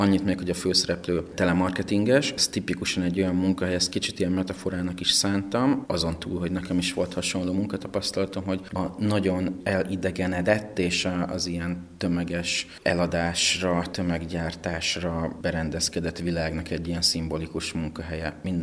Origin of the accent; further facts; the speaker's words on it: Mosonmagyaróvár, Győr-Moson-Sopron, Hungary; now in Budapest, Hungary; Igen, egy vidéki kisvárosból, Mosonmagyaróvárról jöttem, ott születtem, ott nőttem fel, ott végeztem az iskoláimat. Én is Budapesten élek